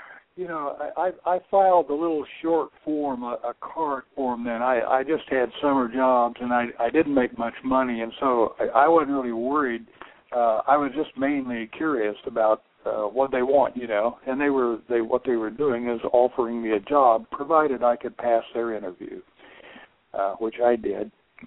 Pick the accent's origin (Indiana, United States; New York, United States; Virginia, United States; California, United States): Indiana, United States; Well, okay. I grew up in Indiana. I went to Indiana University, and I got a BA in history.